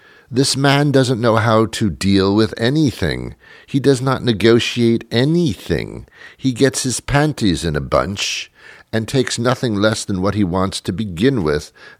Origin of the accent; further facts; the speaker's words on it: England, United Kingdom; And I can say that because I'm British. That's a phrase that we use in England all the time